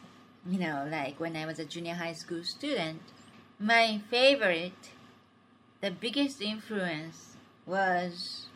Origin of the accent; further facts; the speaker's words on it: Japan; English is a second language; Well, growing up in Japan was fine.